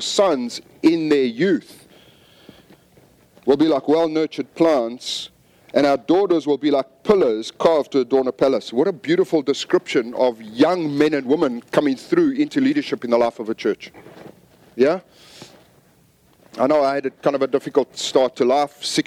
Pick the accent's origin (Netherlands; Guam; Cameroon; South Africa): South Africa; moved away as an adult; also born or lived in Zambia; now in United States; I've never lived anywhere that has a winter. I was born in Zambia. I was born in Central Africa. Grew up in South Africa and then moved to California 20 years ago. So I've never lived anywhere there was a winter.